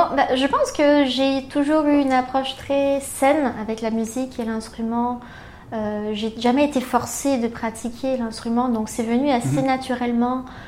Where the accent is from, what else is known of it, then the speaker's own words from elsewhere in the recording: Rio de Janeiro, Brazil; French is a second language; Ben, je suis brésilienne, donc oui. Une école à ma ville qui est Rio de Janeiro, Rio.